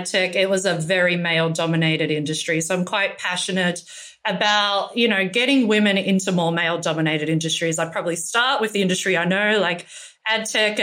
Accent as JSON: {"language": "English", "town": "Melbourne", "region": "Victoria", "country": "Australia", "lives_now": "New York, United States", "said": "I would have to say Melbourne, and not because I'm from Melbourne. I have lived in a lot of different cities and countries"}